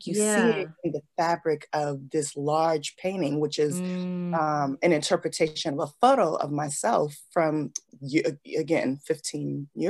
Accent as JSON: {"language": "English", "town": "Los Angeles", "region": "California", "country": "United States", "moved": "yes", "lives_now": "New York, United States", "said": "So I'm originally from Los Angeles. I moved to New York in 2004."}